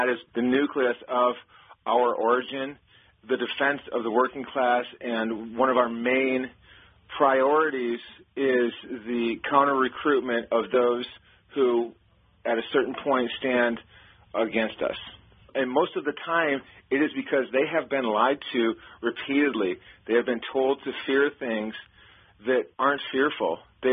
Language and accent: English; Flint, Michigan, United States; I grew up in Flint, and, you know, generations of people working in factories and building this country.